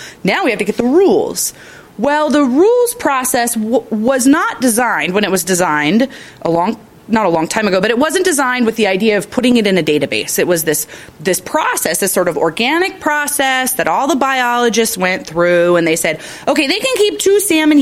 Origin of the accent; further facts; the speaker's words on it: Washington, United States; my brother is an avid fisherman, and we grew up out in Grace Harbor, and my dad used to take him fishing all the time.